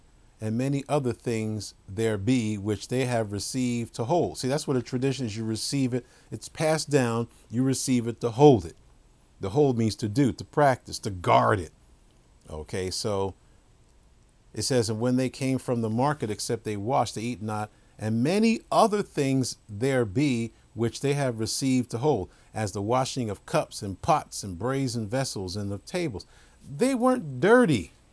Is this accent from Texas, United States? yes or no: no; New York, United States; Now, I've seen Jews in my day. I grew up in New York.